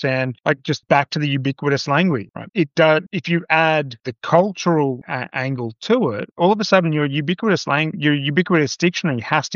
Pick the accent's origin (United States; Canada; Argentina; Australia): Australia; As an Australian citizen, as an Australian-based company, I want to use Australian-based resources.